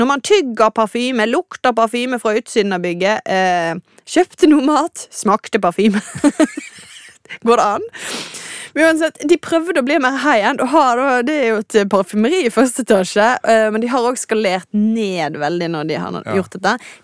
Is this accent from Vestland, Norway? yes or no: yes; Bergen, Vestland, Norway; for der er jeg bergenser på min hals.